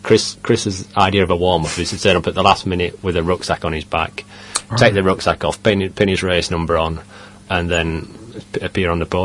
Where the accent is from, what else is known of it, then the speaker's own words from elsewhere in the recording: Sheffield, Yorkshire and the Humber, United Kingdom; He was a cycling hero of mine growing up in Sheffield.